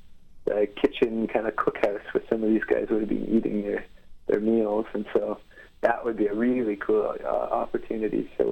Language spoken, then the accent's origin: English; Stouffville, Ontario, Canada; There's interest in Stouffville, Ontario, which is my hometown, at a theater there.